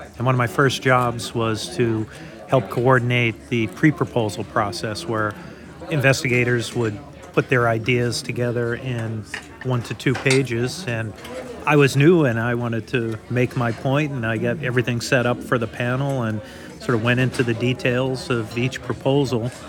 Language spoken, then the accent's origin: English; New England, United States; moved away; Now, I grew up in New England when we used to fish the small lakes for pickerel or pike or other types of bigger fish.